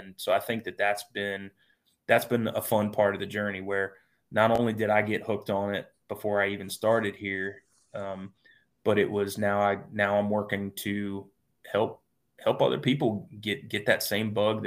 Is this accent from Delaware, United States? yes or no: yes; Delaware, United States; I grew up in Delaware, so not really a state that's known for bustling populations of turkeys